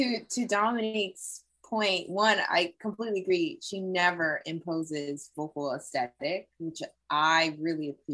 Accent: California, United States; And I'm from California. And while I do not buy into all the tropes of like California girls

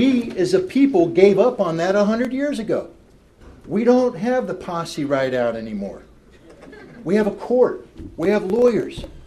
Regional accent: United States; My problem with this is being an American, being somebody who respects the rule of law as set forth by the Constitution

